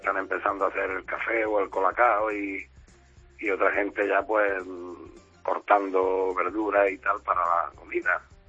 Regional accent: Bérchules, Andalusia, Spain; en mi pueblo donde yo vivo, natal, bueno, donde yo me he criado, que es un pueblo de la Alpujarra que se llama Belchure

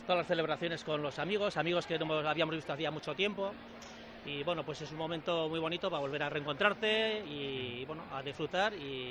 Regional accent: Elizondo, Navarre, Spain; yo soy de Elizondo, soy de la montaña, y allí precisamente pues las jotas brillan por su ausencia

